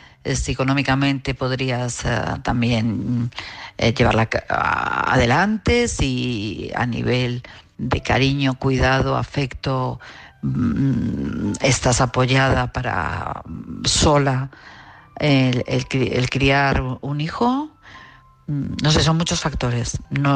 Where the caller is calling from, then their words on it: Madrid, Community of Madrid, Spain; de Madrid.